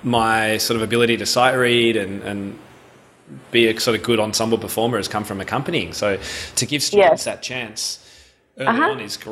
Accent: Australia; Being an Aussie, I don't know what that means.

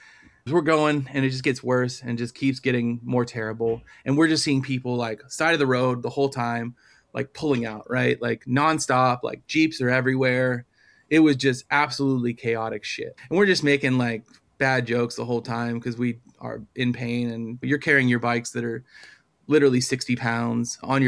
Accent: East Coast, United States; And I'm from the East Coast.

